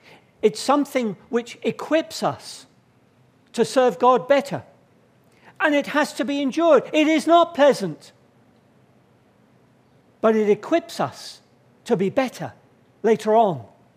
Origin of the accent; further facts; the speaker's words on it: Sidmouth, South West England, United Kingdom; come from Sidmouth in Devon, just not a few miles away.